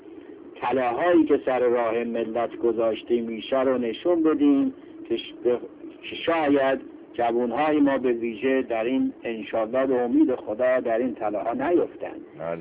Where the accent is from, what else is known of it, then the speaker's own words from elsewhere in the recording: Iran; میبینید که آبشخور همه ما یکیست و همه ما ایرانی هستیم